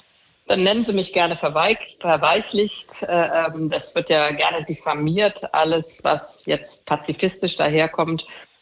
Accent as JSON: {"language": "German", "country": "Germany", "said": "Und ich als Deutsche werde überhaupt nichts sagen können, was die Ukraine zuzugestehen hat"}